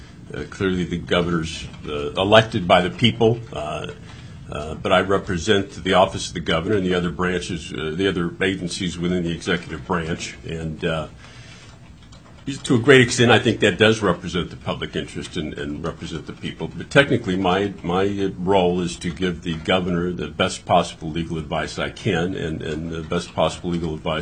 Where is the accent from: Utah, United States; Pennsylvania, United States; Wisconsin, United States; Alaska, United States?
Alaska, United States; Fairbanks; I was born and raised in Fairbanks, as was my father in 1917